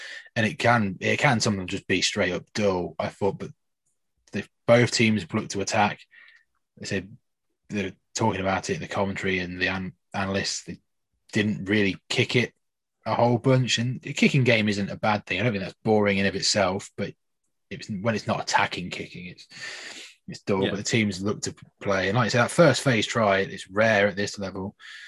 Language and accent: English; England, United Kingdom; It's funny in a way as an Englishman.